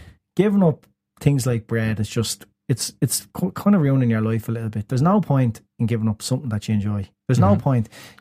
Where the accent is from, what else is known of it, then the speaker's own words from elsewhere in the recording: Ireland; I mean, as Irish people, that's what we know as bread.